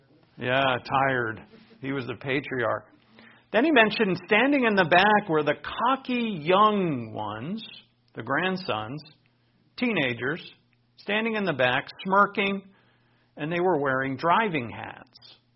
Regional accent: Rhode Island, United States; especially back in New England, we have very old buildings where I grew up in Rhode Island, some very old buildings, and they're beautiful.

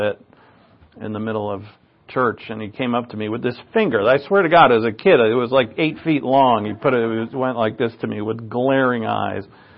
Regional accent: Providence, Rhode Island, United States; When I, growing up in Mount Pleasant in Providence, Rhode Island, our home church was Blessed Sacrament Catholic Church.

